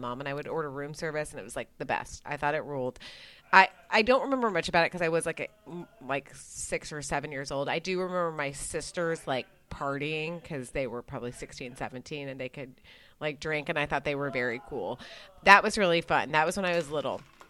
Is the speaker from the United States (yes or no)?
yes; Dallas, Texas, United States; Growing up in Dallas, I felt like where I grew up, people were either ski people